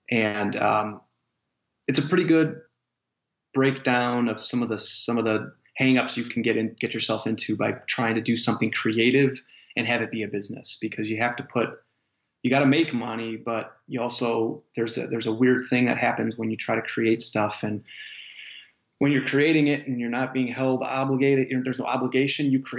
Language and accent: English; Chicago, Illinois, United States; when I was a kid growing up in Chicago being a Cubs fan